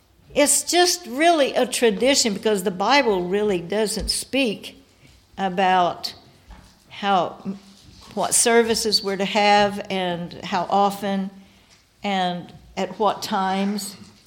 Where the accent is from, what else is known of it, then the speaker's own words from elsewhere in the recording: Guthrie, United States; I was born and raised in Guthrie.